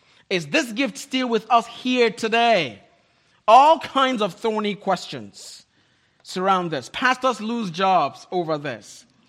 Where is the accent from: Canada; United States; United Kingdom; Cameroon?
Cameroon; born there; I found out this worshipper is from Cameroon and from the exact same tribe into which I was born.